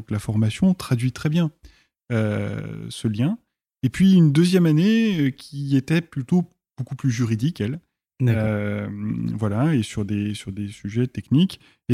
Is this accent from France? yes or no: yes; Saint-Étienne, Auvergne-Rhône-Alpes, France; born there; Je suis né à Saint-Étienne au milieu des terres